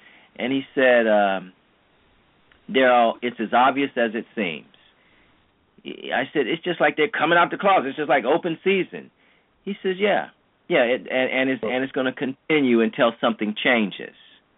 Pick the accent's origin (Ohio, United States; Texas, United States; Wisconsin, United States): Ohio, United States; Cleveland; We've got New York, we've got Cleveland, my hometown, we've got St. Louis